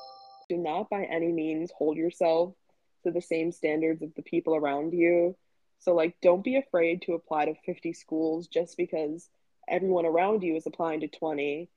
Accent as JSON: {"language": "English", "town": "Middletown", "region": "Connecticut", "country": "United States", "said": "Yeah, so I'm from Middletown, Connecticut, which is a pretty small suburban town."}